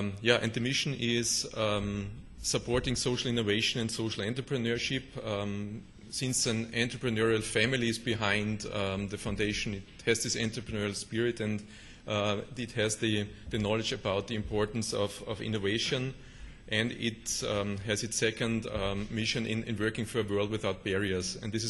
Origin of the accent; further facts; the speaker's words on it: Germany; accent: German; English is a second language; you have to adapt to my German accent now after the French accent.